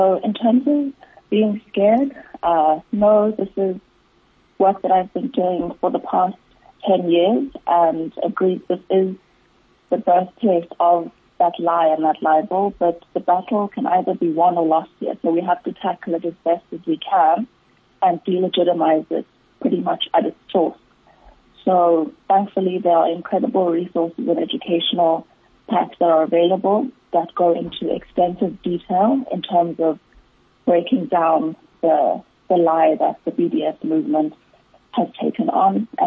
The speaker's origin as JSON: {"language": "English", "country": "South Africa", "said": "As a South African, it's so liberating to say that I have never been safer than I've been in Israel."}